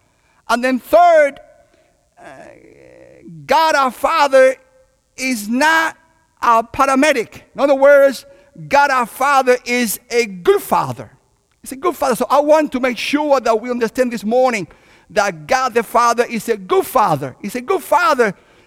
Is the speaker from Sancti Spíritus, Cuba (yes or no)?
no; Havana, Cuba; And in Cuba, I was born in Havana, Cuba, which is the capital of baseball, the world capital of baseball.